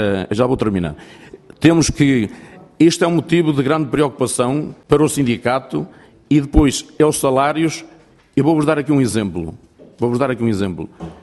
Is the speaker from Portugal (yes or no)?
yes; Porto, Portugal; eu vim do Porto